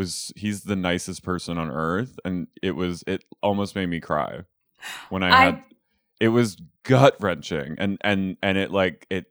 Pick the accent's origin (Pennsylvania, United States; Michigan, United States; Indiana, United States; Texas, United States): Pennsylvania, United States; Philadelphia; Well, I'm from Philadelphia, so I like that mm-hmm. that city gets some representation